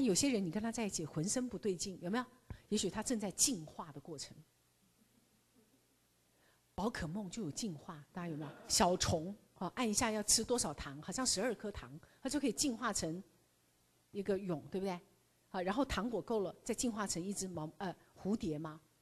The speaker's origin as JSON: {"language": "Chinese", "country": "Taiwan", "said": "我们台湾人真的很聪明哎"}